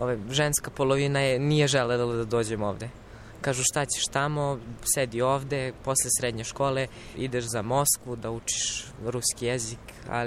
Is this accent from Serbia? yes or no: no; Štrpce, Kosovo; dolazim iz Štrpca.